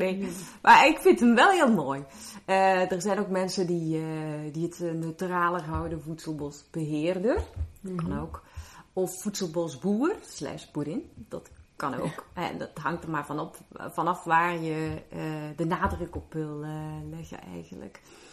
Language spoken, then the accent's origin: Dutch; Merchtem, Flemish Brabant, Belgium; Ik kom uit België, Vlaanderen. Mm-hmm. En ik ben geboren en getogen, zoals ze dat zo mooi noemen, in Merchten. En dat is een klein dorpje, nou ja, klein. Maar, aan de rand van Brussel, de Vlaamstalige rand van Brussel.